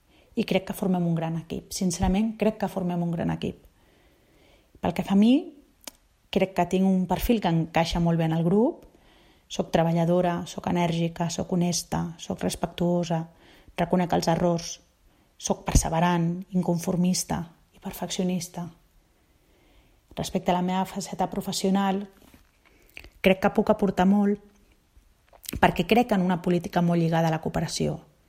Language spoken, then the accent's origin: Catalan; Tiana, Catalonia, Spain; Espero treballar per millorar la qualitat de vida dels tianencs i tianenques, de la gent del meu poble